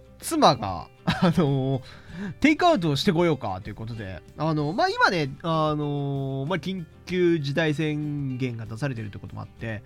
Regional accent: Hokkaido, Japan; 北海道に、ね、帰った時にそううちの実家にねご挨拶しに行った時にですね、その時に空港、僕のその地元の空港の中にあるスープカレー屋さんで

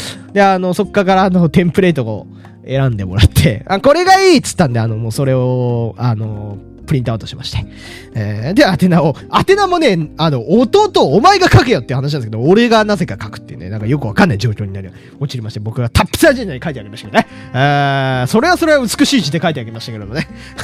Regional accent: Hokkaido, Japan; こたつはね、うちの実家ないんで、北海道 ドでこたつあるってうちあんまりないねんじゃないかな

